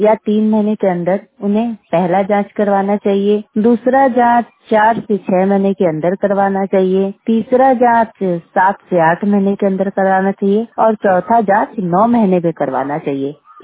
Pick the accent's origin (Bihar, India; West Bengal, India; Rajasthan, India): Bihar, India; Sonpur; मैं सोनपुर में की रहने वाली हूँ